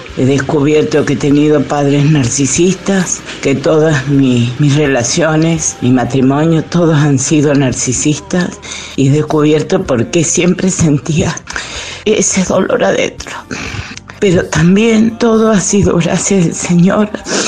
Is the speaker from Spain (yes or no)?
no; San Juan, Argentina; de San Juan.